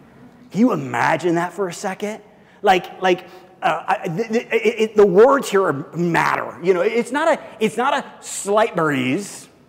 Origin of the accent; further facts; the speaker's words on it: Midwest, United States; I grew up in the Midwest, right close, not really totally in it, but just kind of on like the fringes of Tornado Alley.